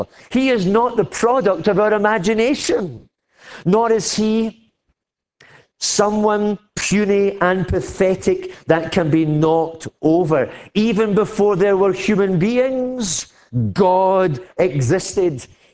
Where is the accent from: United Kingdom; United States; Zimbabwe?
United Kingdom; Glasgow, Scotland; When I grew up in Glasgow, in the East End of Glasgow, the toughest, poorest part of Glasgow. It's still the toughest, poorest part of Glasgow.